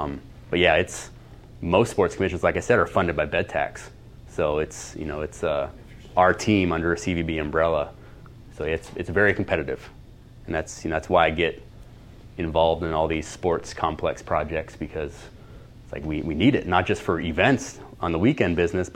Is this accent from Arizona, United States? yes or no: yes; Phoenix, Arizona, United States; now in Omaha, United States; And for me, and I'm not from here, I'm from Phoenix, Arizona area, Omaha shows up.